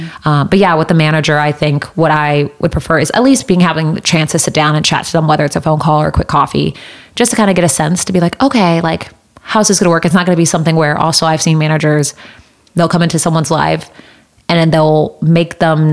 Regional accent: Indiana, United States; also born or lived in Chicago; so I was born and raised in Indiana, went to school in Chicago, and like how I got.

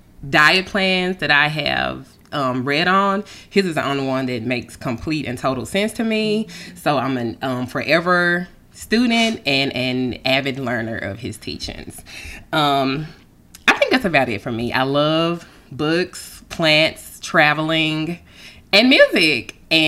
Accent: Memphis, Tennessee, United States; I am from South Memphis. Born and raised. My grandmother raised me.

